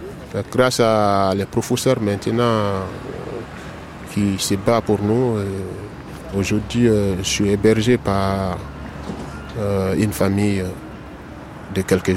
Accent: Guinea; now in Paris, France; J'ai 18 ans. Je viens de la Guinée-Conakry.

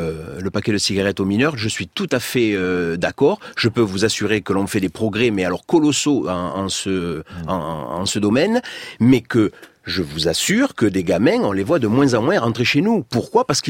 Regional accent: Belgium

